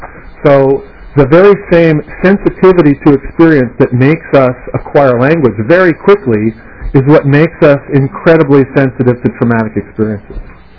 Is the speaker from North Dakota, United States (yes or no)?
yes; North Dakota, United States; the thing that really makes me nervous is that you may find out I'm actually from North Dakota.